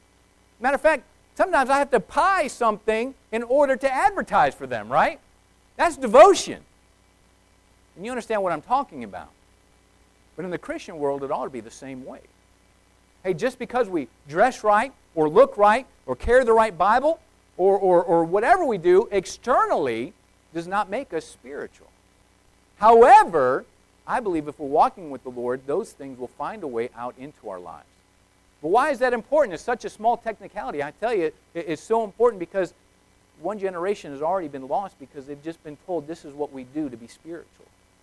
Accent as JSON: {"language": "English", "town": "Tucson", "region": "Arizona", "country": "United States", "tie": "born or raised there", "said": "Now, I grew up in Tucson, Arizona"}